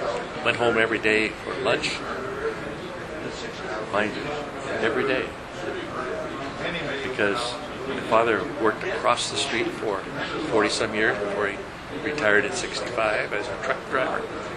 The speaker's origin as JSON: {"language": "English", "town": "Linden", "country": "Canada", "tie": "born or raised there", "said": "Farming community of about 1,500 people when I grew up in Linden."}